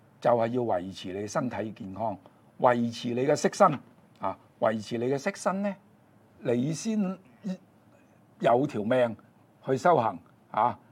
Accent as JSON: {"language": "Cantonese", "country": "China"}